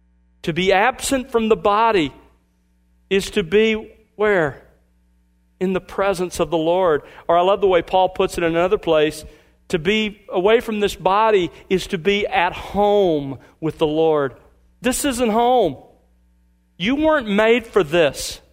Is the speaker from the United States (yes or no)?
yes; Alabama, United States; When I was a boy growing up in Alabama, I remember searching through the clover